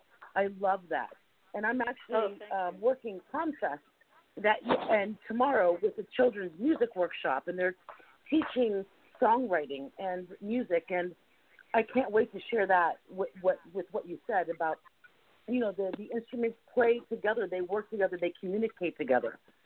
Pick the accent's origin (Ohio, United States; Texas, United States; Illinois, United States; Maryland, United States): Ohio, United States; Steubenville; And I'm from Steubenville, by the way. And from the Valley.